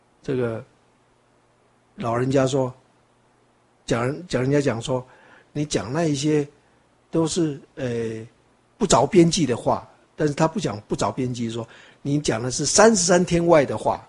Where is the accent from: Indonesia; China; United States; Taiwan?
Taiwan; 那我们台湾话说天公伯啊